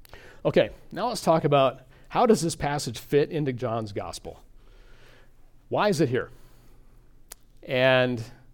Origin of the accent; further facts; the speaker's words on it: Lenox, South Dakota, United States; also born or lived in Bassett, United States; I call my hometown, we lived in a couple other places, but I call my hometown Lenox, over on the east side of South Dakota, because that's where I spent my formative years, particularly high school.